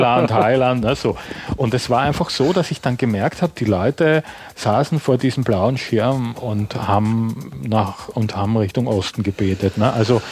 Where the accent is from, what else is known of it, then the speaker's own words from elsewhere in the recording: Graz, Styria, Austria; Jetzt muss man noch dazu wissen, dass Graz, wo ich herkomme, so was wie das Adlerhorst der deutschsprachigen Gegenwartsliteratur so in den 60er, 70er Jahren war.